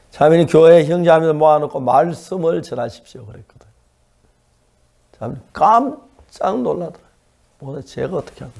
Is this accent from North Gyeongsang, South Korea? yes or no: yes; Seonsan, North Gyeongsang, South Korea; 제 고향 선산에서 죄사함을 받고